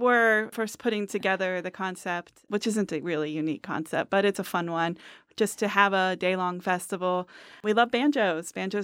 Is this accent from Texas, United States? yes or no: no; West Virginia, United States; I mean, I'm from West Virginia. I went to college in the Blue Ridge Mountains in Virginia.